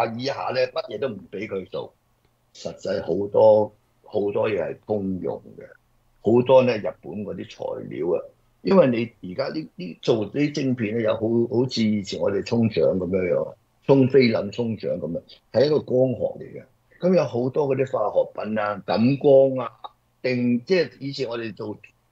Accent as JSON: {"language": "Cantonese", "region": "Shanghai", "country": "China", "said": "我係上海人啊嘛，我哋去上海"}